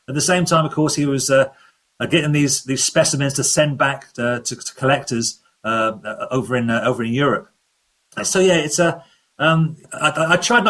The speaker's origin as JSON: {"language": "English", "region": "England", "country": "United Kingdom", "tie": "born or raised there", "said": "growing up in England here"}